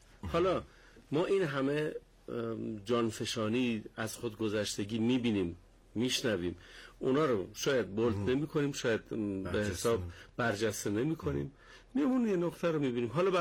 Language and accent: Persian; Khorramabad, Lorestan, Iran; من اهل خرم‌آبادم